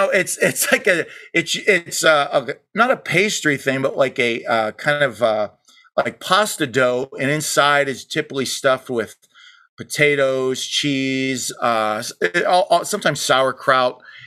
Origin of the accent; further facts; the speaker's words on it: McKeesport, Pennsylvania, United States; where the town I grew up in Pennsylvania, outside of Pittsburgh, McKeesport